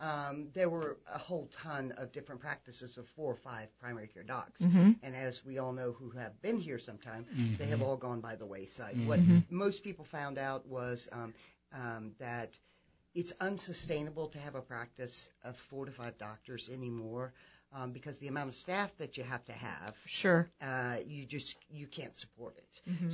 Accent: Dallas, Texas, United States; So I am a native of Dallas, Texas. I'm a Texan for all of you guys.

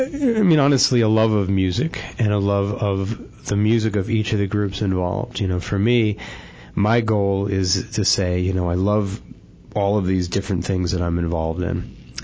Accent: New York, United States; …, in Queens, New York. I grew up in New York.

